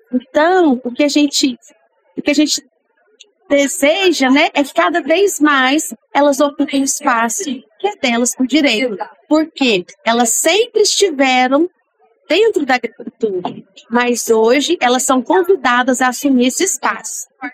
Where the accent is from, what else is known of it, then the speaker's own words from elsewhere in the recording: Perdões, Minas Gerais, Brazil; Bom, eu sou de Perdões, né? Perdões fica localizado no sul de Minas.